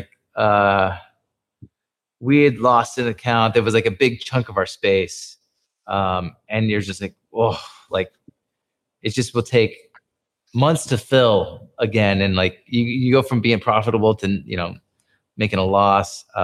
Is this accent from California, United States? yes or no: yes; San Francisco, California, United States; When Uber first came to the Philippines, nobody knew who they were. I was from San Francisco.